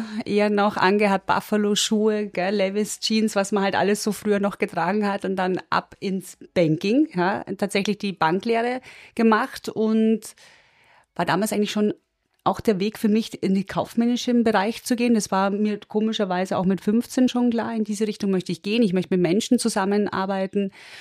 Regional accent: Munich, Bavaria, Germany; now in Linz, Austria; Aber München ist die Heimat

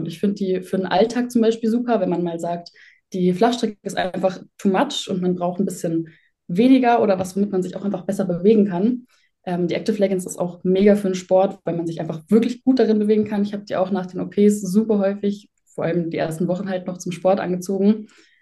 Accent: Munich, Bavaria, Germany; Ich komme aus München, bin 22.

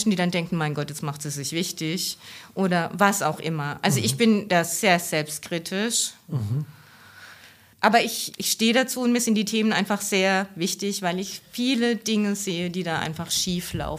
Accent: Hesse, Germany; Ich kann meinen Dialekt einfach nicht versprechen. Ich bin hier auch Odenwälder Kind.

